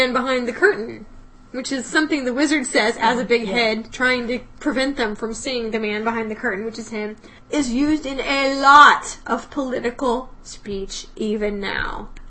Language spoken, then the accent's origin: English; Wichita, Kansas, United States; I grew up in Wichita, Kansas.